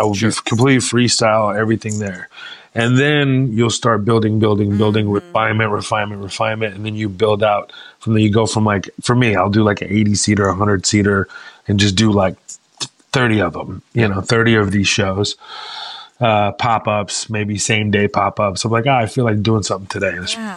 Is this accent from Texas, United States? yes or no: yes; Houston, Texas, United States; I was doing them in Houston in my hometown with this small room called The Box inside The Secret Group.